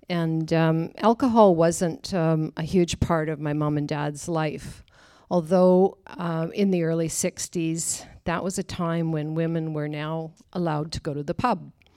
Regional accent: Regina, Saskatchewan, Canada; I'm from Regina, Saskatchewan in Western Canada.

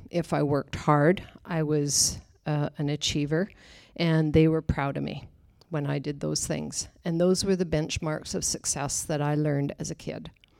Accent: Regina, Saskatchewan, Canada; I'm from Regina, Saskatchewan in Western Canada.

